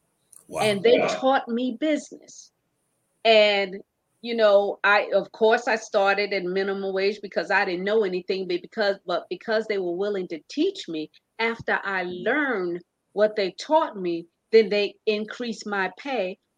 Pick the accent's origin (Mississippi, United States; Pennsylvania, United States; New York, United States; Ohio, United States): New York, United States; also born or lived in South Carolina; I was raised partly in the country, and first time I ever saw it, because, you know, I was raised in New York, but then I went to South Carolina and did some schooling there.